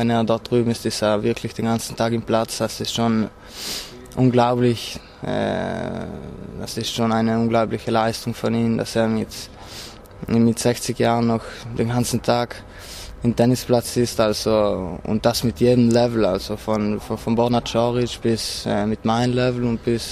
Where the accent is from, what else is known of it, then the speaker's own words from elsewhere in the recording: Trentino-Alto Adige, Italy; Und bei uns in Südtirol wird noch relativ viel Ski gefahren. Logischerweise, die Berge sind vor unserem Haus.